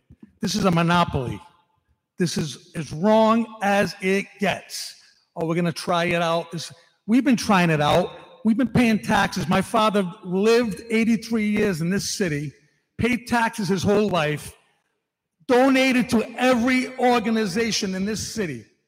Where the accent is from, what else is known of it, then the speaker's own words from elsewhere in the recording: Warwick, Rhode Island, United States; My father was a lifelong resident. I was brought up in Warwick, the school systems.